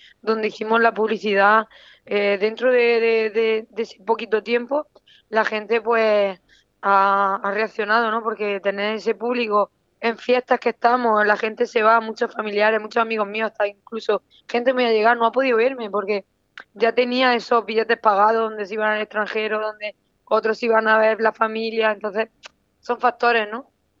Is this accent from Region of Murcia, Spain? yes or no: yes; Puerto Lumbreras, Region of Murcia, Spain; lo vamos a intentar traerlo aquí, claro, en mi pueblo, en mi gente y en mi pabellón.